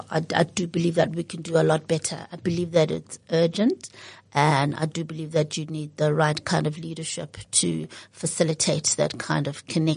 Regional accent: South Africa; where I would like to see my country going as a South African.

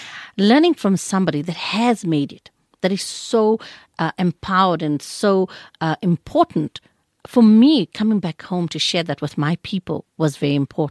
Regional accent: Johannesburg, Gauteng, South Africa; born there; I was born in Lenasia, Johannesburg.

